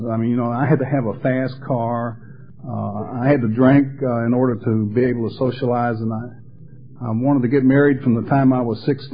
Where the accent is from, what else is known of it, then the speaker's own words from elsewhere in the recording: Atlanta, Georgia, United States; moved away as an adult; also born or lived in Charleston; now in Myrtle Beach, United States; And they put down that I'm from Charleston, but actually I'm from Atlanta. I grew up in Atlanta.